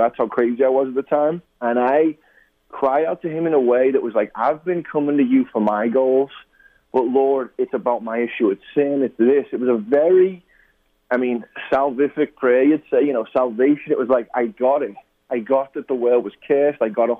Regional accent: England, United Kingdom; And I'll tell you, growing up in England, I never met one Christian my whole life.

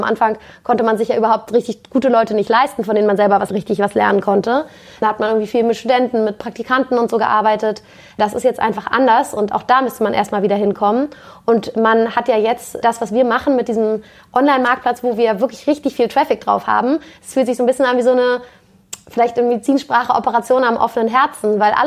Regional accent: Berlin, Germany; Also ich bin ursprünglich Berlinerin.

